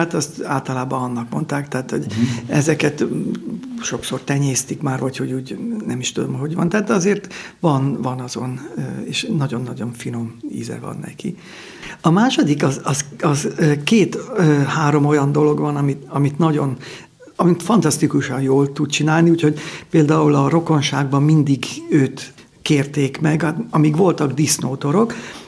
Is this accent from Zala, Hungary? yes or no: no; Tápiógyörgye, Pest, Hungary; born there; Én Tápió Györgyén születtem, illetve egész pontosan Nagykátán, de a szülőfalum az Tápió Györgye. Ez Pest megyének az egyik legdélkeletibb települése. Körülbelül úgy tudnánk elhelyezni, hogy a Szolnok, Jászberény, Ceglét közötti háromszögben, de még Pest megyében.